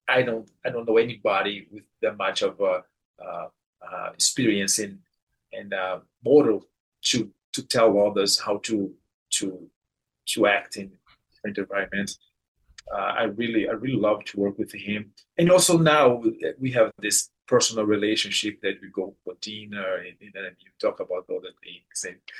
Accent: Salvador, Bahia, Brazil; born there; English is a second language; Yeah, I was born in Salvador, Bahia, yeah.

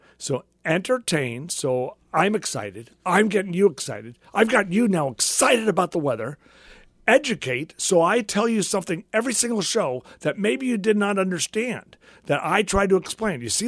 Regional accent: Los Angeles, California, United States; I grew up in Los Angeles, maybe that's why I didn't have snow my whole 18 years growing up.

